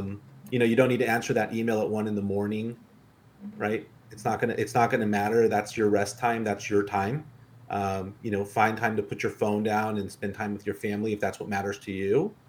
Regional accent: Mexico City, Mexico; moved away as an adult; now in United States; I'm originally from Mexico City. I moved here for college, was about 19 years old.

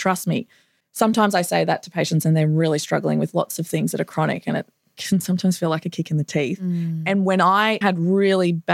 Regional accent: Victoria, Australia; I'm originally from Victoria

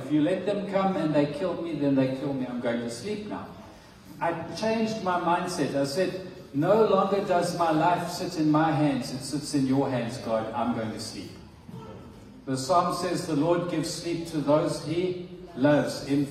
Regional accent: South Africa; I'm a South African who's experienced crime

